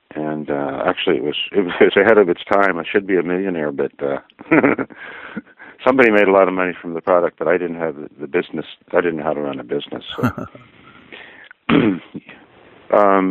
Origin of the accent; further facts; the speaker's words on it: California, United States; I grew up in California and went to Stanford University